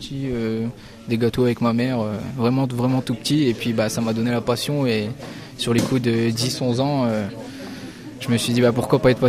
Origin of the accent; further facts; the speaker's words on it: Dunkirk, Hauts-de-France, France; Moi, je viens de Dunkerque.